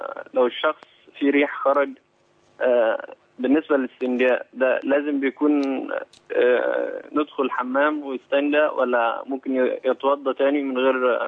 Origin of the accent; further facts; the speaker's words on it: Tabuk, Tabuk Province, Saudi Arabia; born there; بالنسبه انا مولود في تبوك السعوديه